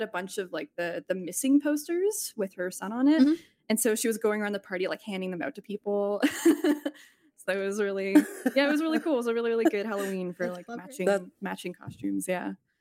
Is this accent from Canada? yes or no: yes; Canada; I'm Canadian. I should probably start with that.